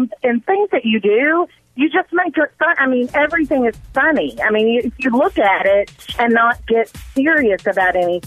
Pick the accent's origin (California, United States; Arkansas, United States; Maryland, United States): Arkansas, United States; Honey, we're from Arkansas, baby. You don't have to put on a show.